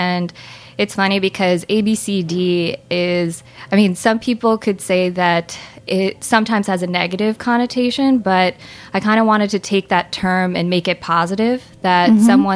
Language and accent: English; New Jersey, United States; So I grew up in New Jersey, and that's kind